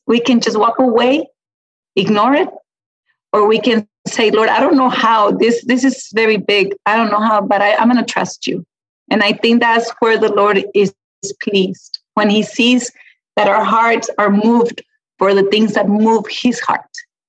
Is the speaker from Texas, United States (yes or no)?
yes; Peñitas, Texas, United States; Peñitas, I love Peñitas, and everywhere I go, I say I'm from Peñitas